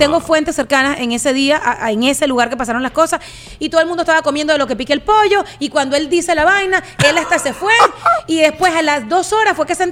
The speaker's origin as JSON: {"language": "Spanish", "country": "Venezuela", "moved": "yes", "said": "Nunca fui famosa en Venezuela, sino hasta ahora. Yo fui profeta en mi tierra cuando me vine."}